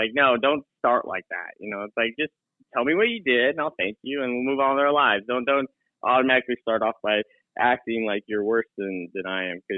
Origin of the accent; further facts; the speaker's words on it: Bremerton, Washington, United States; I was born in Bremerton, Washington at the shipyard hospital there.